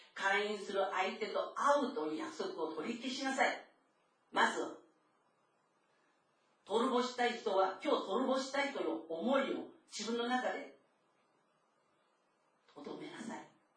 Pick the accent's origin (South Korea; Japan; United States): South Korea; 自分が韓国の出身でありながら